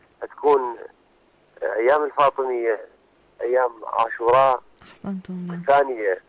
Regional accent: Bahrain; من البحرين.

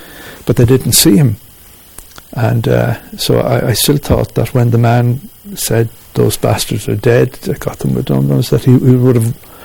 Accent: Munster, Ireland; I'm a Catholic from South Tipperary

